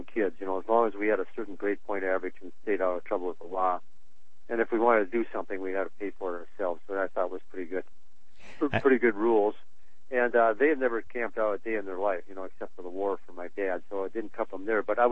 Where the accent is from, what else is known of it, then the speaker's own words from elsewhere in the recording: Minneapolis, Minnesota, United States; I was raised in Minneapolis in Minnesota, so I think that's probably Northern European heritage, too, the fondness of the cold.